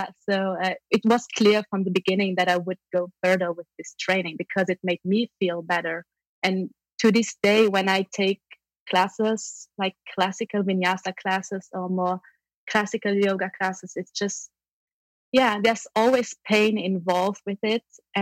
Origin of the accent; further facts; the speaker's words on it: Luxembourg; from Luxembourg.